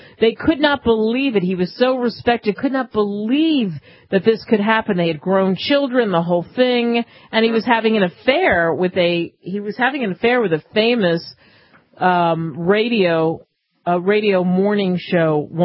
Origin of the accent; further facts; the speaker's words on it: Cherry Hill, New Jersey, United States; I mean, listen, I grew up in Cherry Hill